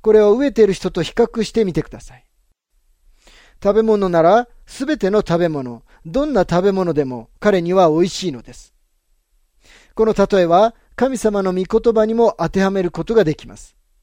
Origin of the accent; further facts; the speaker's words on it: Texas, United States; now in California, United States; 私は人々が遠くからも近くからも葬式にたくさん出席するところのテキサスの出身です。